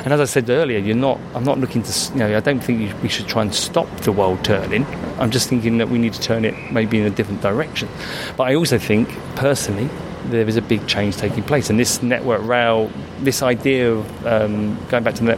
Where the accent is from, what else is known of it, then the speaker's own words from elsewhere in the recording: Peckham, London, United Kingdom; And I come from Peckham.